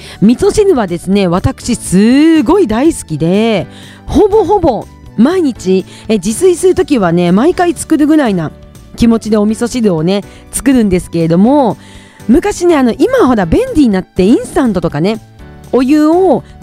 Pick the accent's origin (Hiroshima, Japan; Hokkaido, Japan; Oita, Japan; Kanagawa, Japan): Hokkaido, Japan; Kushiro; moved away as an adult; now in Tokyo, Japan; 私の地元の北海道の釧路市はですね、梅雨がないんですよ。